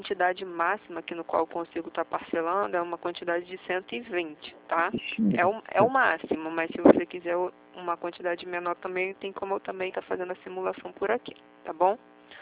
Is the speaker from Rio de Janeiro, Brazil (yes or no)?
yes; Rio de Janeiro, Brazil; Eu sou do Rio